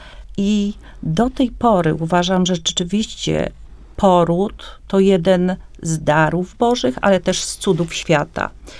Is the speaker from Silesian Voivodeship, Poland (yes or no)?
yes; Kłomnice, Silesian Voivodeship, Poland; ja jestem z Kłomnic, jestem położną, pracuję w zawodzie 38 lat.